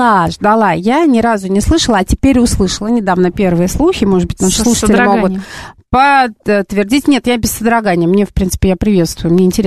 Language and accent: Russian; Saint Petersburg, Russia; Мы обе с Дашей, если кто не знает, мы из Петербурга.